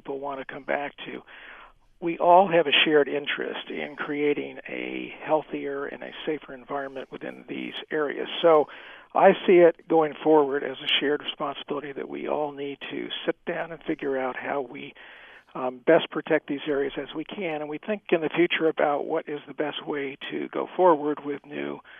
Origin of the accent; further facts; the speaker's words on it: Colorado, United States; In my home state of Colorado, about one in five residences now are located in these areas.